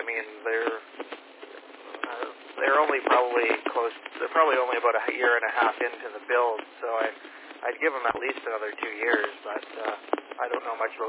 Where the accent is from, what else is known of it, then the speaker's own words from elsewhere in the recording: Agassiz, British Columbia, Canada; I grew up in Agassiz, so I don't, when it comes to the city, I'm not very knowledgeable